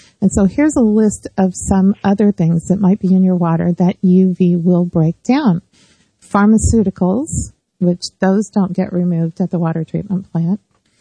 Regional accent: California, United States; I'm originally from California

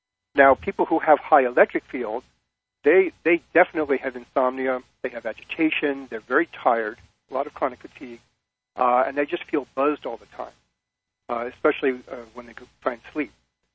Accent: Los Angeles, California, United States; What I wrote about was this article that I read in my hometown newspaper, the Los Angeles Times, Sunday morning

